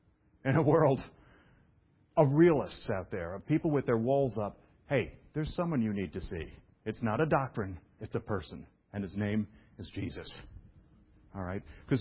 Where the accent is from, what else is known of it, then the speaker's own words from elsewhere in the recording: New York City, New York, United States; I'm from New York City.